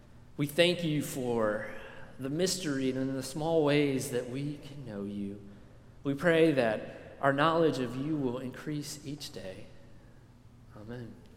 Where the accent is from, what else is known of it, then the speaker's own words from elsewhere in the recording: Tampa, Florida, United States; One of the things about Tampa is it's my hometown, but it's also, it's kind of an anomaly in the Southeast.